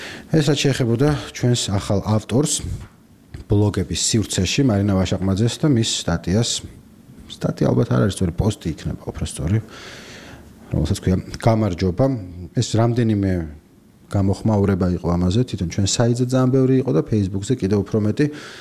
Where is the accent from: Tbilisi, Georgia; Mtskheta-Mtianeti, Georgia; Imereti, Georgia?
Mtskheta-Mtianeti, Georgia; Mtskheta; მე მცხეთელი ვარ და იქვე სალმებით ერთმანეთს